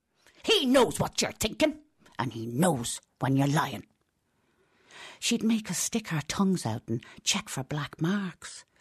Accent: Dublin, Leinster, Ireland; It happens to be mine. It's a woman's journey through her life from the time she was born, really, growing up in Dublin in the early 50s.

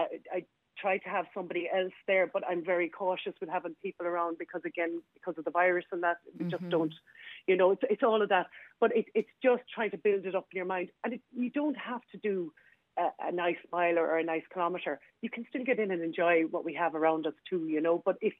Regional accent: Ireland; We're Irish. We're really good at it.

